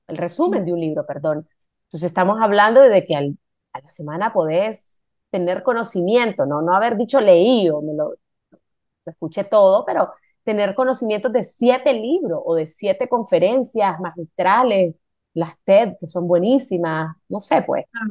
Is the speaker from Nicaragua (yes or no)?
yes; Nicaragua; yo soy de Nicaragua